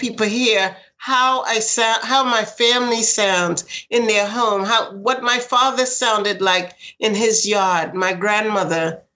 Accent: New York, United States; well, I grew up in Queens.

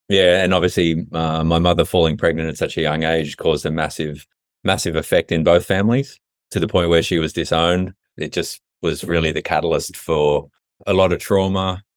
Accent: Blacktown, New South Wales, Australia; Growing up in Blacktown in Sydney's West, so I'd kind of identified when we moved there when I was, I think I was about 12 when we moved there

